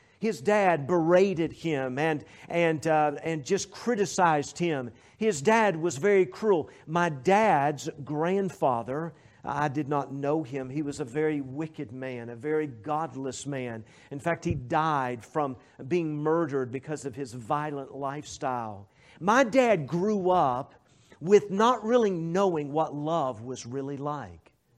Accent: Knoxville, Tennessee, United States; I grew up in a home where we didn't have animals inside the house. I grew up in Knoxville, Tennessee.

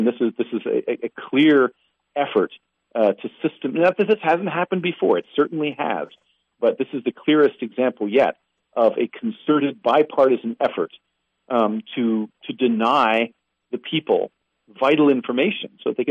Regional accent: Pennsylvania, United States; I know back in my home state, Pennsylvania, my former home state, you know, there were FBI agents coming into central Pennsylvania

